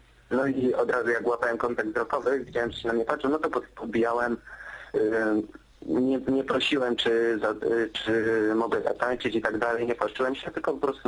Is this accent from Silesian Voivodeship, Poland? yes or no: yes; Lipowa, Silesian Voivodeship, Poland; jestem z okolic Lipowa, z Żywca, z takiej wioski Lipowa.